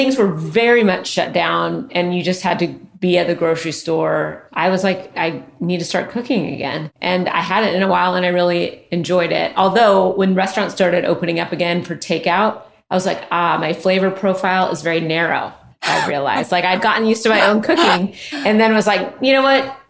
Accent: Redmond, Washington, United States; I grew up outside Seattle. It's a very weird place. I don't really recognize it.

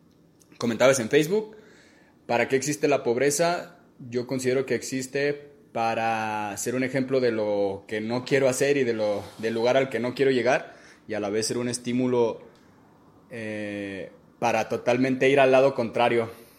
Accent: Guadalajara, Jalisco, Mexico; de Guadalajara, el güey de los mates.

